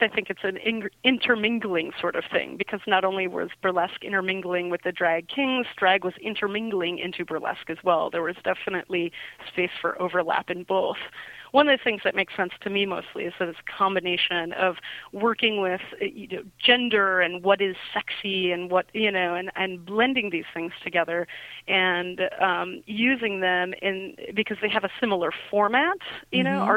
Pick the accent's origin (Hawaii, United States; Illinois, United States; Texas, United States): Illinois, United States; Chicago; also born or lived in California; Well, Chicago is actually my hometown. I did return to Chicago in 2001.